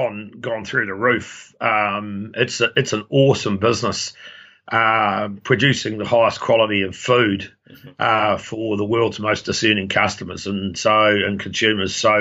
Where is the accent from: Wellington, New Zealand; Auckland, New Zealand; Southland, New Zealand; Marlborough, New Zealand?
Marlborough, New Zealand; Yeah, Marlborough is an interesting area. It's in the lee of the Southern Alps and right up there by Cook Strait.